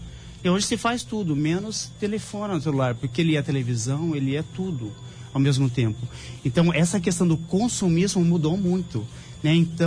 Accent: Caarapó, Mato Grosso do Sul, Brazil; nasci e fui criado em Carapó, né? Conheci o Cerrado ainda de Carapó, os campos de Cerrado.

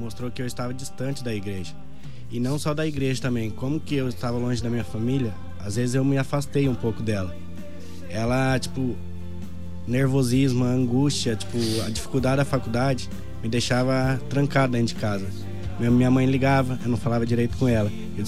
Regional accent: Rondônia, Brazil; Sou de Rondônia.

